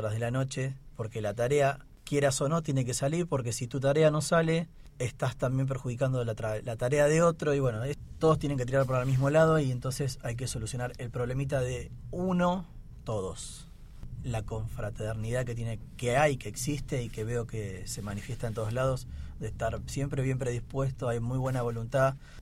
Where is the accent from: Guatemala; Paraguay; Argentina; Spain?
Argentina; Tierra del Fuego; born there; estar acá es muy fuerte para mí porque estoy volviendo a donde nací